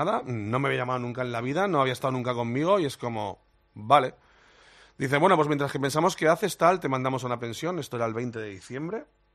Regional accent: Madrid, Community of Madrid, Spain; Hasta los 10 años, más o menos, en 2 de mayo, con mis padres, luego con mi abuela en Tetuán.

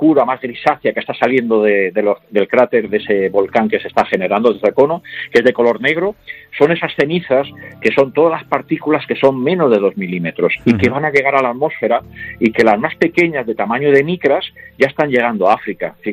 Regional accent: Salamanca, Castile and León, Spain; accent: salmantino; moved away as an adult; now in Canary Islands, Spain; Yo, bueno, soy de Salamanca, pero llevo 40 años viviendo.

